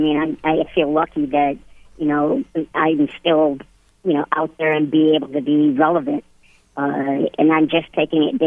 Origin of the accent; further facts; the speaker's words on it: Centerville, Michigan, United States; I grew up in Centerville, Michigan, a really small town, maybe 1,500 people.